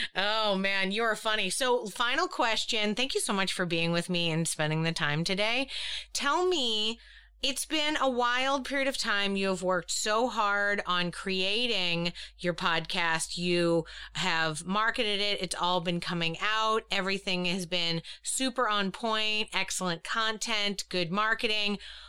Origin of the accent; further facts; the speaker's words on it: New England, United States; I mean, I grew up in New England. There were a lot of people asking me to ski and I didn't ski.